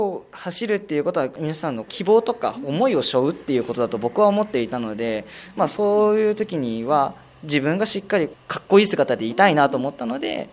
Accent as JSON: {"language": "Japanese", "town": "Fujisawa", "region": "Kanagawa", "country": "Japan", "tie": "born or raised there"}